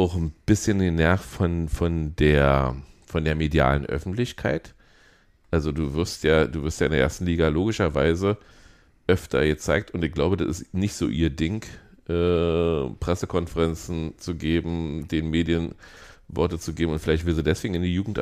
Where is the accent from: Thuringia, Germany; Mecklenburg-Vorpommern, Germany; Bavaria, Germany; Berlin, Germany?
Berlin, Germany; Für mich als Berliner schon immer alles Sachsen gewesen